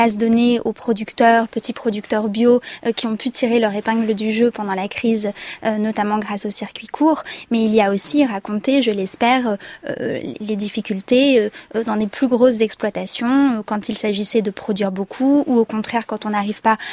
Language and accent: French; Lurcy-Lévis, Auvergne-Rhône-Alpes, France; Mes parents étaient dans l'Allier, dans le village où j'ai grandi, à Lurcy-Lévis. Mais moi, j'étais à Paris.